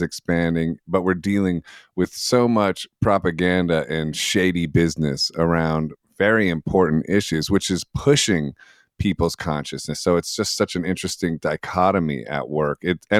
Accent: New York, United States; moved away as an adult; being a New Yorker who left and accidentally moved to the most conservative city in America, go figure

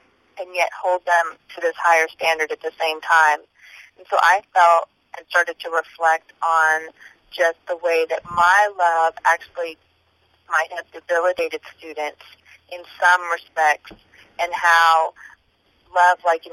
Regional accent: California, United States; I'm born and raised in the Bay Area, so I came back to the Bay Area

